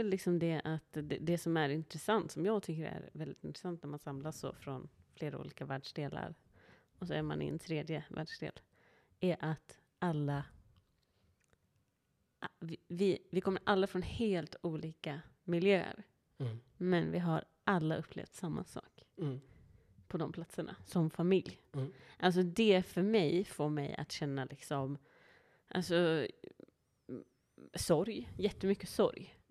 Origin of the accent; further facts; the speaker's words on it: Sweden; Vi är ju svenskar också.